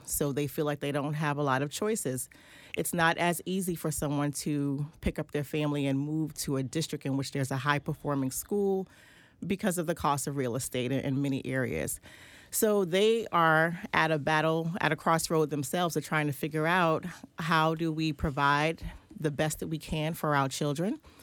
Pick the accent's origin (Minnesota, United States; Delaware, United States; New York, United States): New York, United States; Queens; also born or lived in Brooklyn; Well, I was born in Brooklyn, stayed there until about 5 or 6 years old, and we transitioned to Queens